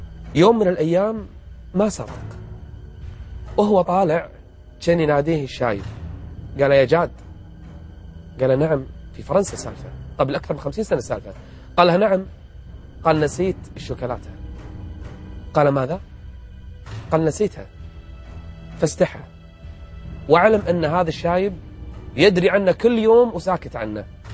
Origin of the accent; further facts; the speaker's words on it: Kuwait; أكثر من 45,000 واحد، 45,000 فقط يدخلون عندنا في الكويت